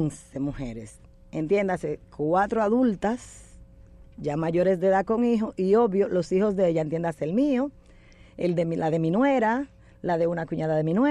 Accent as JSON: {"language": "Spanish", "region": "Distrito Nacional", "country": "Dominican Republic", "said": "Yo soy del sector de Villa María"}